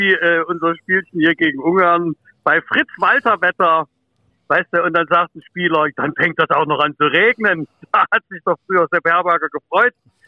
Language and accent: German; Saxony, Germany; Also ich als Sachse fühle mich da sehr, sehr gut aufgehoben, ein bisschen habe ich ja doch Sehnsucht nach Leipzig